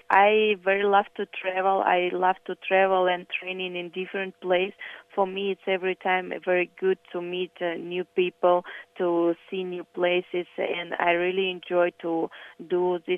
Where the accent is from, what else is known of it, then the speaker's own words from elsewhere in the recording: Kyrgyzstan; English is a second language; it remind me my home country, Kyrgyzstan, because it's also very beautiful mountain country.